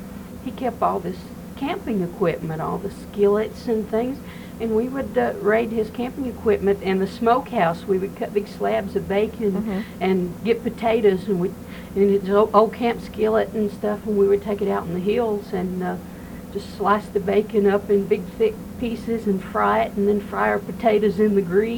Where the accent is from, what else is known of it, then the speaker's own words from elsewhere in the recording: Kentucky, United States; I grew up on Quicksand Creek, here in Knott County.